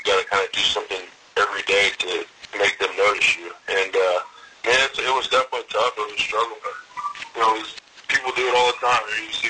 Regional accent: Houston, Texas, United States; now in Nashville, United States; Yeah, I was born here in Nashville, and then before I was even a year old, moved back to Houston, where I lived, until I went to college in Arkansas

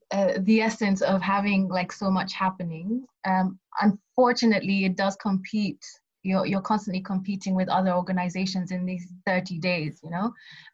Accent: Kenya; moved away as an adult; now in Bristol, United Kingdom; I grew up in Kenya, that's where I'm from, and lived there for most of my life until I came here to study at university in Bristol.

